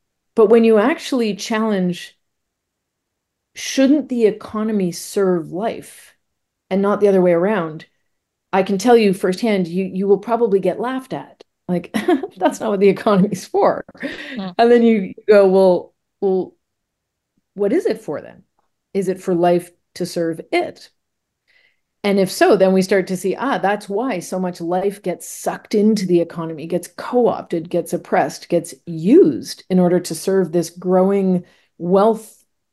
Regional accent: Canada; now in New York City, United States; I entered the field of corporate responsibility in my home country of Canada.

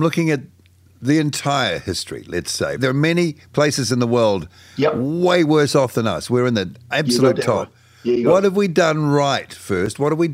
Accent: Wellington, New Zealand; I'm from Wellington. Huh? But home is Manaia.

